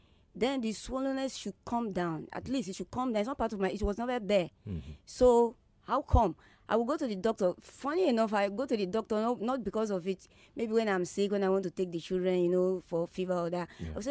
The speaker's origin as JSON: {"language": "English", "town": "Sapele", "region": "Delta", "country": "Nigeria", "said": "Abeke, I'm from Delta State, Sapele proper."}